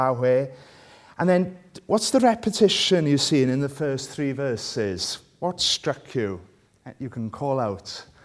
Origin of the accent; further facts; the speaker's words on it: Wales, United Kingdom; first language Welsh; English is a second language; Sorry, my Welsh is my first language.